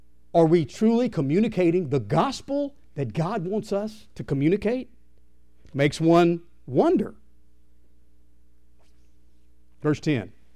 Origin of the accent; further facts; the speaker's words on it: Yazoo City, Mississippi, United States; born there; When I was born in Yazoo City in 1944 at King's Daughters Hospital, it's no longer there, they gave me a social security number.